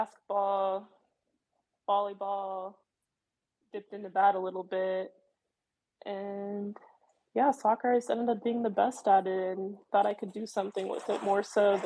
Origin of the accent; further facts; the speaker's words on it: Scottsdale, Arizona, United States; All right, I'm from Arizona, Scottsdale.